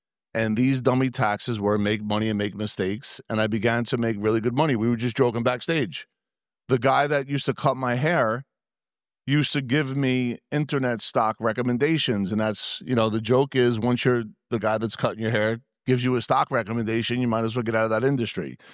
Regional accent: New Jersey, United States; accent: Yankee; I am from New Jersey. I do have a Yankee accent. I know I'm in the middle of Texas, so it's all good

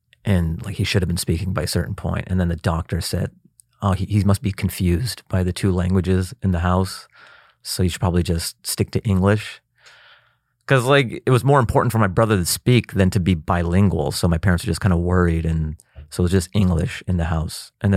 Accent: Seattle, Washington, United States; born there; Mom and dad from Afghanistan. And then, you know, they came over here. I was born in Seattle.

